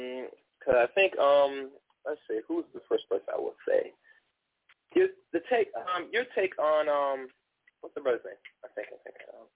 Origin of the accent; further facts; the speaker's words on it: New England, United States; born there; Actually, I'm born here, but my parents come from the island.